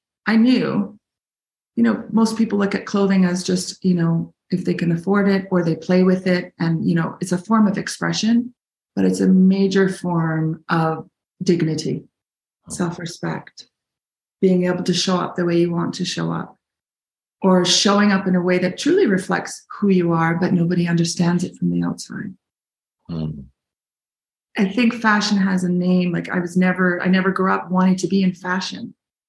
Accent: Vancouver, British Columbia, Canada; also born or lived in Beirut; born and raised in Vancouver, Canada.

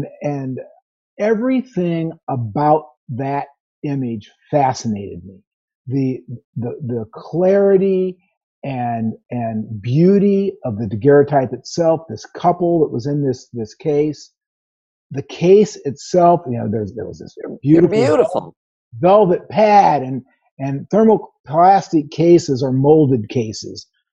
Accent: St. Louis, Missouri, United States; And I grew up near St. Louis. I collect St. Louis marked daguerreotypes.

